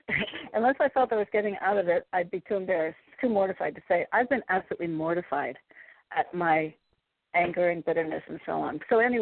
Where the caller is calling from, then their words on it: Connecticut, United States; I'm in Connecticut.